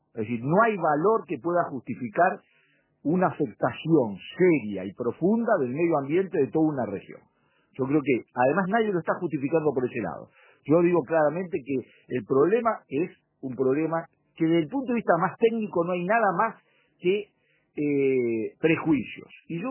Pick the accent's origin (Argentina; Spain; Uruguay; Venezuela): Uruguay; somos capaces, los uruguayos, de poner en riesgo un valor que es fundamental para nosotros